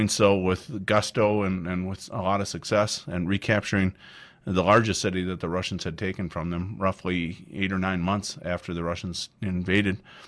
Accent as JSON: {"language": "English", "country": "United States", "said": "So overall, I was very pleased as an American"}